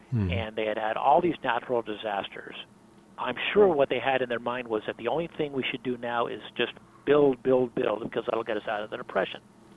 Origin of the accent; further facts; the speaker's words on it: Florida, United States; This is why we moved to Florida. This is why we grew up in Florida.